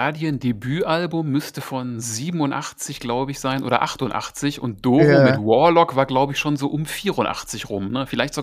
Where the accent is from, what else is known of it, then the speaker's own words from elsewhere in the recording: Essen, North Rhine-Westphalia, Germany; born there; now in Moers, Germany; Ich komme gebürtig aus Essen und wohne mittlerweile in Moers.